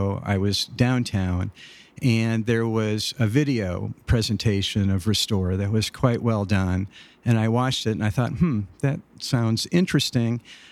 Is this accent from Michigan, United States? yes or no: yes; Michigan, United States; also born or lived in Chicago / Portland / Atlanta / Nashville; And I grew up in Michigan. I'm a MSU Spartan, go green, and I have lived all over the country. I lived in Chicago, I lived in Portland, I lived in Atlanta, and then in Nashville.